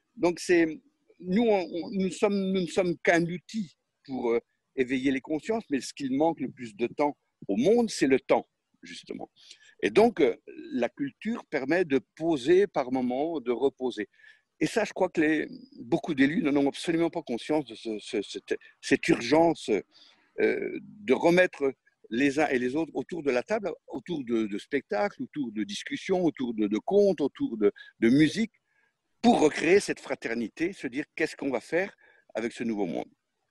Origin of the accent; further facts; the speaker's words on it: Pays de la Loire, France; enfin, en tout cas nous, chez nous, en Maine-et-Loire